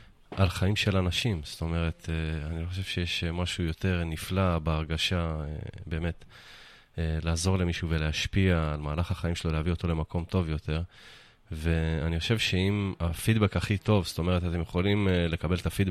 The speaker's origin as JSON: {"language": "Hebrew", "town": "Dimona", "region": "Southern District", "country": "Israel", "tie": "born or raised there", "said": "אני יכול להגיד לך שבתור מישהו שגם גדל בפריפריה, אני נולדתי בדימונה."}